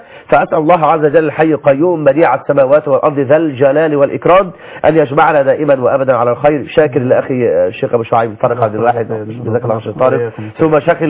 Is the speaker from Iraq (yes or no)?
no; Egypt